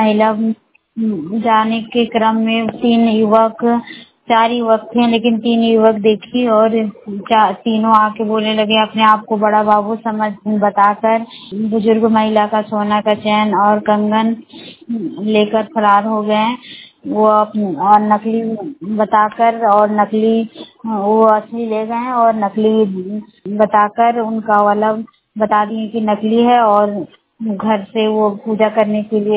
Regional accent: Barkagaon, Jharkhand, India; बड़का गांव प्रखंड की रहने वाली हूँ।

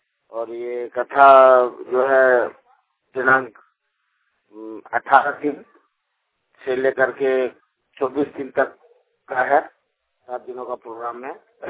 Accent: Bhawna, Jharkhand, India; गांव ग्राम भवना पंचायत भवना, प्रखंड रामगढ़, जिला दुमका।

